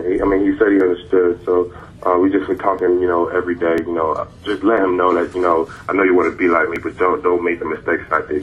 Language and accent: English; Tampa, Florida, United States; I'm from Tampa, Florida.